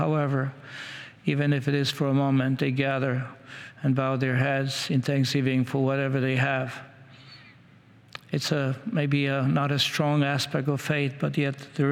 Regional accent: Washington, District of Columbia, United States; I come from Washington, D.C. area

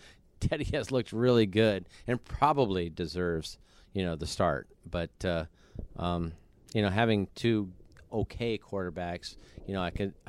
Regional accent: Denver, Colorado, United States; because I'm from Denver

